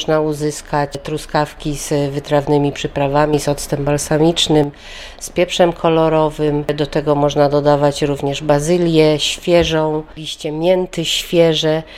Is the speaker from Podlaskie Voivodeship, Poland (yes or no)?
no; Gogolin, Opole Voivodeship, Poland; jestem z Gogolina.